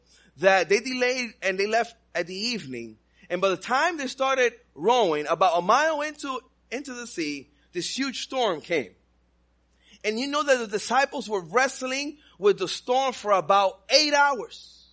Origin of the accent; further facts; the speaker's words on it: Texas, United States; now in Houston, United States; I come from Texas. I live in Houston right now.